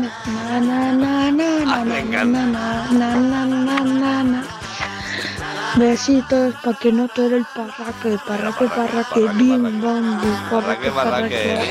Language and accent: Spanish; Odena, Catalonia, Spain; de Odena. Tengo 11 años